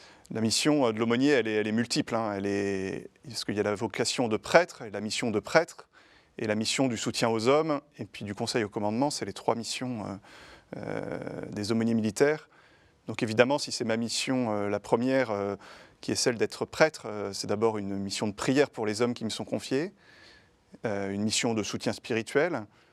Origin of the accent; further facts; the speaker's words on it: Redon, Brittany, France; born there; Absolument, je suis né à Redon.